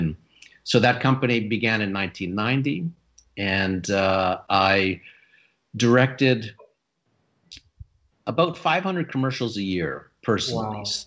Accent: Sudbury, Ontario, Canada; so I was raised in Sudbury, Ontario.

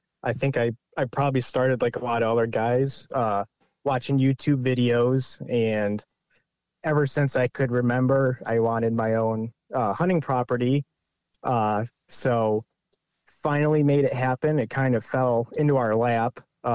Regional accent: Massachusetts, United States; Sure. I'm originally from Berkshire County, Massachusetts. Currently live in New York State.

